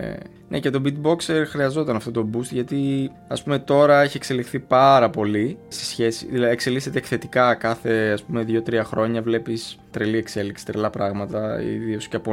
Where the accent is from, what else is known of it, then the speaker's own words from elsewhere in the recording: Larissa, Thessaly, Greece; γεννήθηκα στη Λάρισα και ξεκίνησα το beatboxing εκεί γύρω στα 15 ως έφηβος